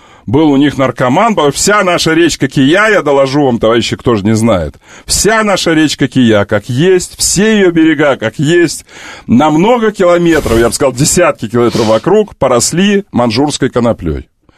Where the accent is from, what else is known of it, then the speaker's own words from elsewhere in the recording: Kerch, Crimea, Ukraine; можно я скажу за крымчан, что я крымчанин? Вы же знаете, что я из Керчи.